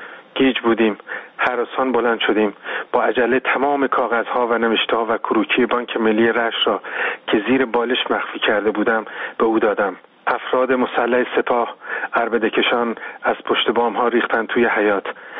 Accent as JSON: {"language": "Persian", "country": "Iran", "said": "به عنوان یک جوان ایرانی در اون سالها، از کودکی که خب در یک محله خیلی فقرآلوده به دنیا آمدم"}